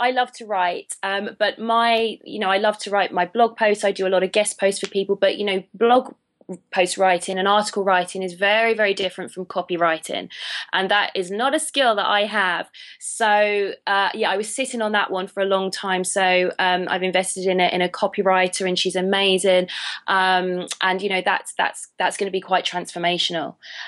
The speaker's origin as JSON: {"language": "English", "country": "United Kingdom", "said": "as you can tell from my accent, I'm a Brit, but I'm actually in Los Angeles right now"}